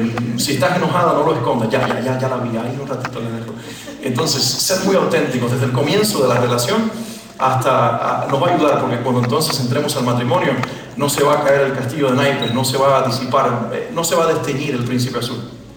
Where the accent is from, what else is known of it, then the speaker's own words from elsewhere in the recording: Cuba; me regresé de mi país de origen, de Cuba